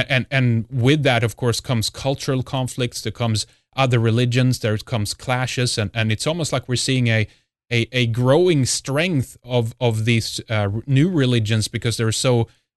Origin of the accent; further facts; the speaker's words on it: Sweden; just growing up in Sweden, I always have to continue to just harken back to that and remind people as well of how it is to grow up in a Scandinavian country today